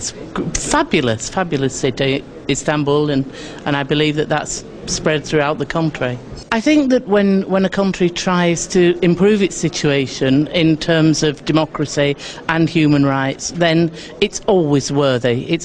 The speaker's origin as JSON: {"language": "English", "region": "London", "country": "United Kingdom", "said": "I'm a journalist from London."}